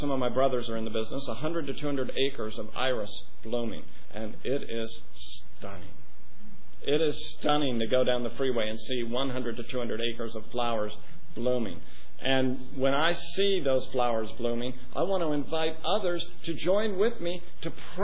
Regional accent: Oregon, United States; My father was a nurseryman, and I grew up outside of Salem, Oregon

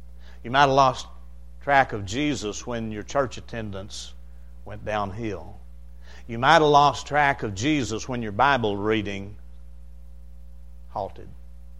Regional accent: Arkansas, United States; I like to tell stories about growing up in Izard County, Arkansas. We were deep in the sticks. It doesn't get any stickier than where I grew up. We were hillbillies to the core.

